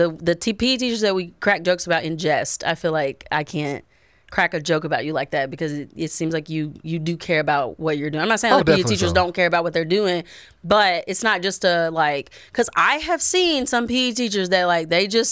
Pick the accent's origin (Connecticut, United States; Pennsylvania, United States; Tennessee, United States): Tennessee, United States; I grew up in Tennessee. That's what I'm saying. I grew up in Tennessee. I remembered having TCAP.